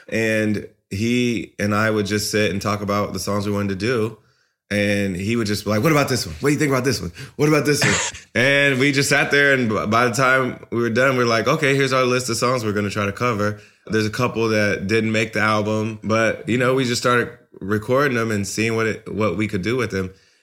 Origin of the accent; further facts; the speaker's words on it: Ohio, United States; And that's what was hot for us when we were growing up in Ohio, like 91, 92, 93, that time period.